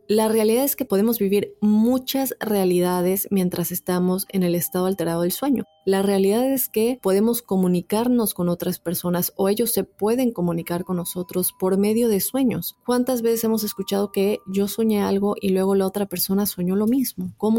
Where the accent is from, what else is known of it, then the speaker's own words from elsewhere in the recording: Costa Rica; Soy de Costa Rica.